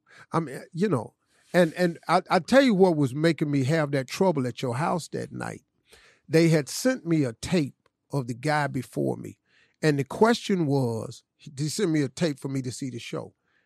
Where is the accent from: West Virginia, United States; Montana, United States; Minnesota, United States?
West Virginia, United States; Welch; Well, I'm from Welch, West Virginia. What you want me to be?